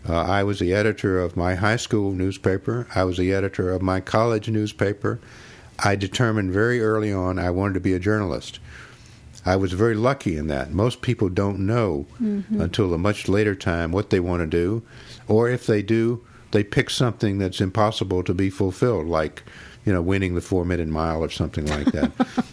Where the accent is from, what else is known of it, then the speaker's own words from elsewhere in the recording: Atlanta, Georgia, United States; I grew up in Atlanta